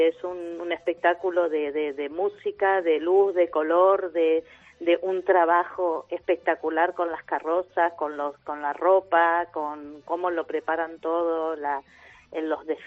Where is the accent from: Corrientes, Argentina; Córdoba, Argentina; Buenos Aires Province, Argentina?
Buenos Aires Province, Argentina; Mar del Plata; now in Spain; De Mar del Plata, provincia de Buenos Aires.